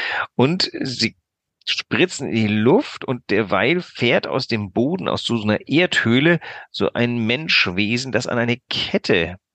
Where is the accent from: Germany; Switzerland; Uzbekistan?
Germany; West Germany; also ich als Zeitungsleser und als Wessi